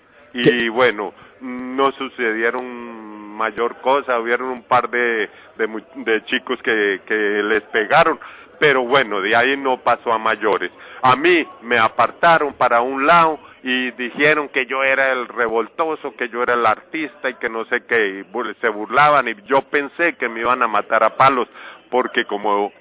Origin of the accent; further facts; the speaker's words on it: Colombia; moved away; yo por favor no deseo ser deportado ni para México, porque no soy de allá, y si me deportan para Colombia me pueden dar de baja